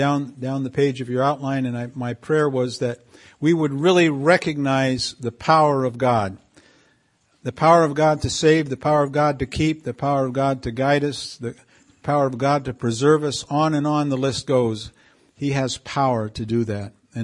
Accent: Canary Islands, Spain; I grew up in the Canary Islands with burros

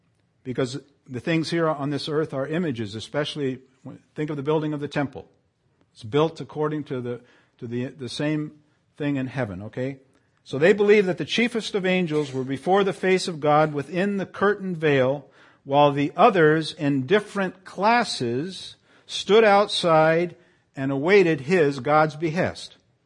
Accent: Canary Islands, Spain; I remember growing up in the Canary Islands in the 50s when all of the services were in Latin.

